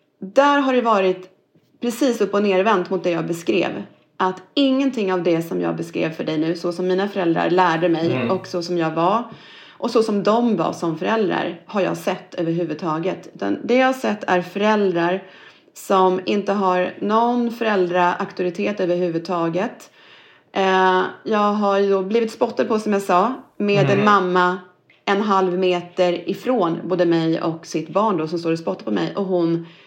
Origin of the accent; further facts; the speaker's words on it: Norrköping, Östergötland, Sweden; jag själv är en invandrarunge, eller åtminstone barn till invandrare. Jag är född i Norrköping, jag är uppvuxen där och gått i skola